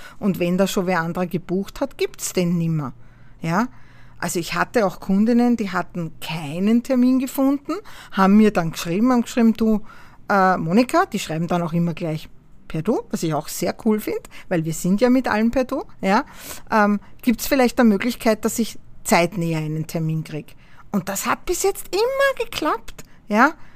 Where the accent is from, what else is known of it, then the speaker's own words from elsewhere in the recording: Austria; Bei uns in Österreich